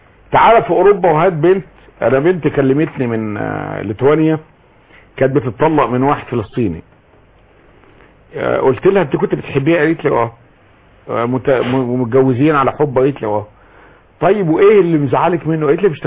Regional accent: Egypt; احنا كمصريين

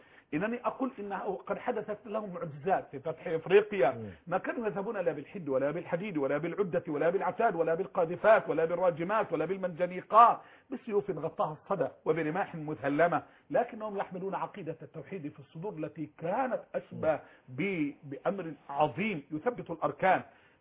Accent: Egypt

